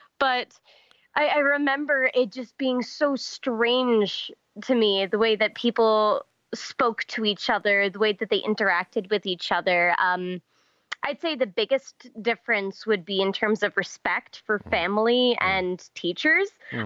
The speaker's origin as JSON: {"language": "English", "region": "Leinster", "country": "Ireland", "tie": "born or raised there", "said": "So I was born in Ireland. My grandmother has property just outside of Dublin proper, kind of in the direction of Swords."}